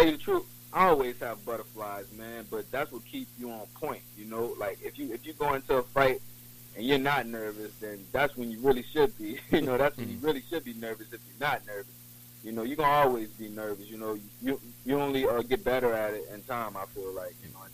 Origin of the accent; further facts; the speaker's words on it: Metairie, Louisiana, United States; also born or lived in Shrewsbury, Louisiana; now in LaPlace, United States; I grew up in Shrewsbury and Metairie. I currently stay in La Place right now.